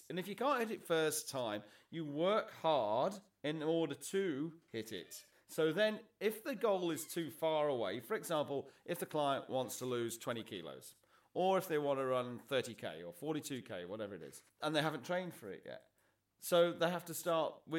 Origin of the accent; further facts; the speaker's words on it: England, United Kingdom; I mean, obviously being English, I like football.